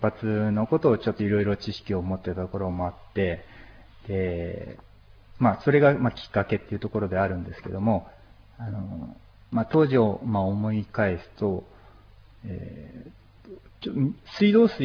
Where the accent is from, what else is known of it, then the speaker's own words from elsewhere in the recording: Nakano, Tokyo, Japan; also born or lived in Koenji; 東京の、小学校上がるまでは、杉並の高円寺っていうところだったんですけど、それ以降は、中野でずっと育って、でそれで社会人になってから、千葉の流山っていうところで、家族と住んでました。